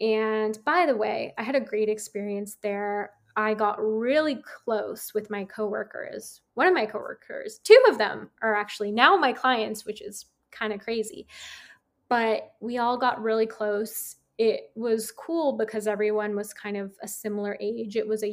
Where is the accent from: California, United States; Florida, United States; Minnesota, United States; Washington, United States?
California, United States; San Francisco; at the Tata Harper Spa in San Francisco, where I'm actually from. I'm from San Francisco.